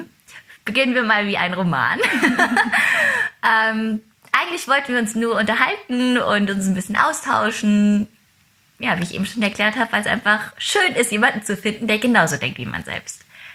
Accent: Wetzlar, Hesse, Germany; Wir kommen ja beide hier aus Wetzlar.

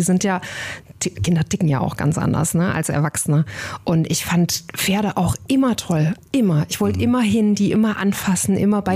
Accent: East Germany, Germany; also ich komme ja aus dem Osten

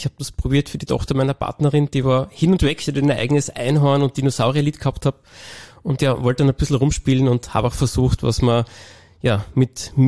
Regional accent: Klagenfurt, Carinthia, Austria; born there; Ja, ich bin gebürtiger Klagenfurter

